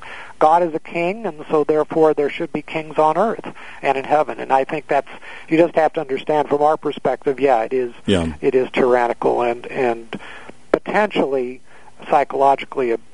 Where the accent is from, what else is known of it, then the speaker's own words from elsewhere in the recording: the West, United States; I grew up in the West, and I had some good friends in high school that were Mormon